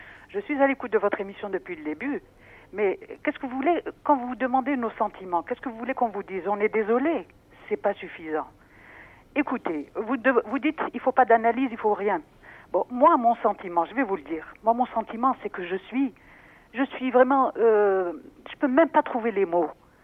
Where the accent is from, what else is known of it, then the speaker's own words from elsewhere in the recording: Algeria; moi j'aimerais être en tant qu'Algérienne